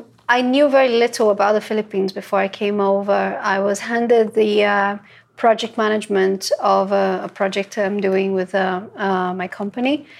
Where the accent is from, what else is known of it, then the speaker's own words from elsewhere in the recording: Rio de Janeiro, Brazil; because I come from Rio de Janeiro.